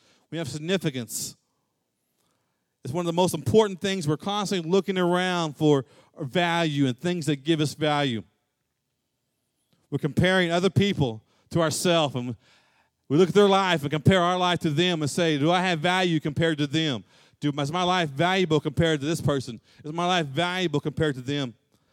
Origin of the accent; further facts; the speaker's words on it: Muskogee, Oklahoma, United States; My high school, I grew up in Muskogee, Oklahoma, and I played for the Muskogee Roughers.